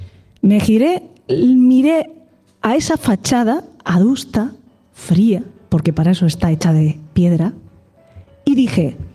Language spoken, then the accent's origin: Spanish; Alicante, Valencian Community, Spain; sino porque venimos de Valencia. Venimos de Valencia. Yo vengo de Alicante, Salva de allí, de Valencia